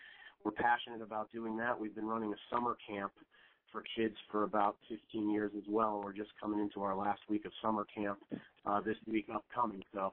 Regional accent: New Fairfield, Connecticut, United States; from New Fairfield, Connecticut. My wife, Diana, we've lived in New Fairfield, Connecticut for about 20 years.

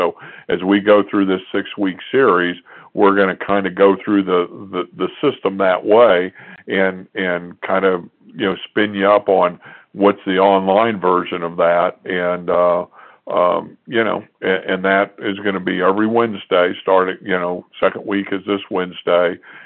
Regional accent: Houston, Texas, United States; born there; Well, I was born in Houston, Texas.

